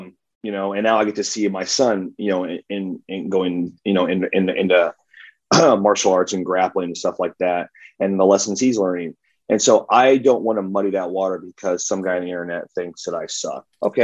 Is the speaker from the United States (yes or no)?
yes; Pacific Northwest, United States; I'm from the Pacific Northwest. And we got Stampede Wrestling and we got NWA Pacific Northwest.